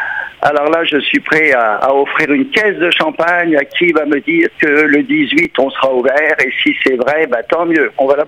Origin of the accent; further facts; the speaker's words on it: Quebec, Canada; Il va y avoir des dizaines de restaurants ou des centaines de restaurants à travers chez nous au Québec